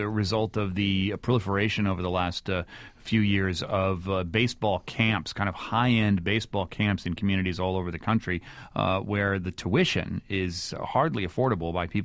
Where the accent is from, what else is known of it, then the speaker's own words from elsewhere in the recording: Michigan, United States; I grew up in Western Michigan, which is a whole different world than Detroit.